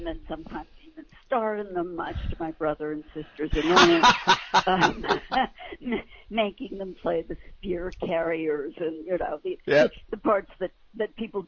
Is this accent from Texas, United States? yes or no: no; New York, United States; I grew up in New York.